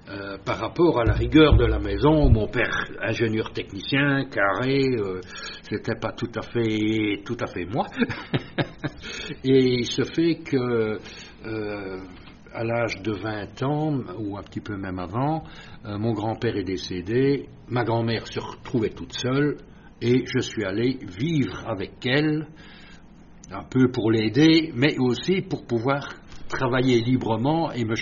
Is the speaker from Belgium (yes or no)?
yes; Liège, Wallonia, Belgium; Donc, je suis né à Liège. Ça situe un peu cette époque. Ma famille est gaumaise. Mon père de Tintigny, ma mère de Jamoigne. mais mon père a eu du travail à Liège. Donc la famille s'est établie là, et j'ai fait mes études à Saint-Luc, à Liège.